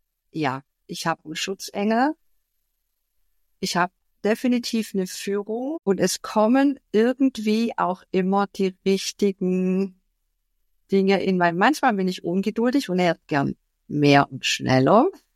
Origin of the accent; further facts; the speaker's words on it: Swabia, Germany; also bei uns im Schwabenland sagt man, dass es erstmal so schnackelt.